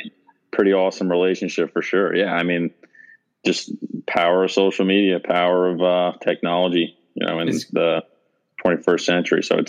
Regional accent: New York City, New York, United States; now in Nashville, United States; I'm originally from New York. So New York City is definitely a place where I used to hang out even in high school and stuff like that.

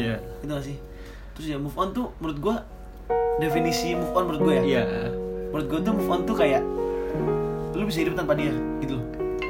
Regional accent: Cilacap, Central Java, Indonesia; also born or lived in Bandung; Gue asal dari Cilacap.

